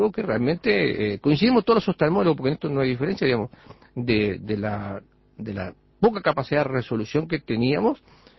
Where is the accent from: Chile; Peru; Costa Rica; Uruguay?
Uruguay; Florida; Yo soy de Florida.